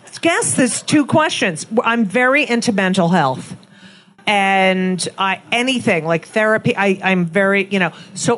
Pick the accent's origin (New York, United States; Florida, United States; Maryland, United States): Maryland, United States; Bethesda; born there; No, but he's from Newark, and I was born in Bethesda.